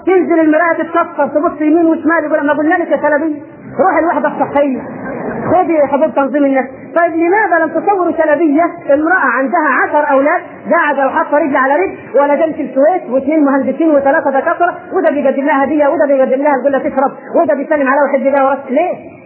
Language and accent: Arabic; Egypt; انما عندنا في مصر المهر بيدفع نص الراجل ونص الزوج.